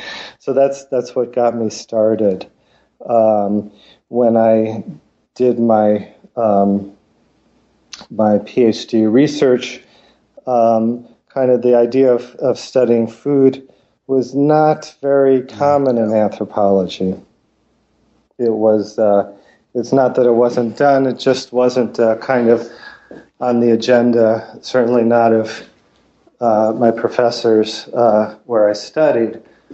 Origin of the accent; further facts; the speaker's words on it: New York City, New York, United States; And I was a kind of kid growing up in New York City. I cared a lot about food.